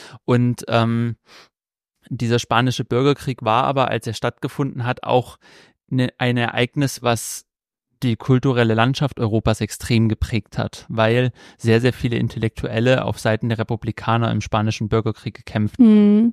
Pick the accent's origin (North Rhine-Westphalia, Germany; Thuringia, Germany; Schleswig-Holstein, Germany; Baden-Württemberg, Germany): Thuringia, Germany; ich komme aus Thüringen und im Nachbarort reden sie schon ein bisschen anders.